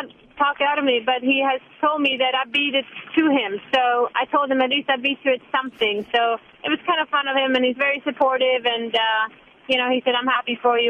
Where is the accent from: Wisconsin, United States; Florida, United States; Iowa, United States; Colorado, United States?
Florida, United States; it's in Florida, my home state